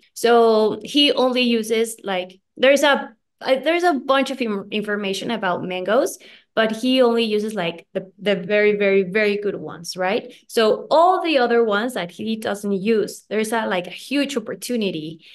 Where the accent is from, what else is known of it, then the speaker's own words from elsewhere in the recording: Mexico City, Mexico; Okay, so as I said, I'm from Mexico City